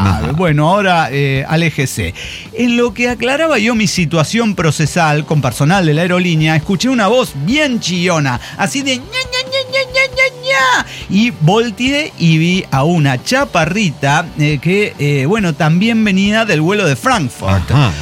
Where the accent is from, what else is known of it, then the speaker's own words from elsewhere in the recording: Monterrey, Nuevo León, Mexico; Como Regio Montana, ella, y como Regio Montano yo, obligatoriamente tuve que conocer